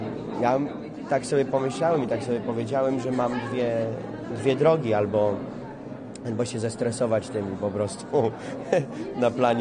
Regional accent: Kraków, Lesser Poland, Poland; born there; also born or lived in Kielce; urodziłem się w Krakowie, potem mieszkałem w Kielcach, a skończyłem Akademię Teatralną w Warszawie, więc wróciłem.

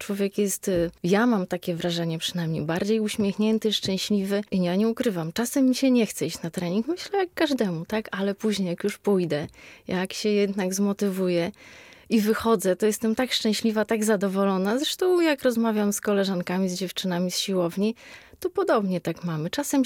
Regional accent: Białystok, Podlaskie Voivodeship, Poland; Ja jestem z Białegostoku i tam byłam w szkole podstawowej.

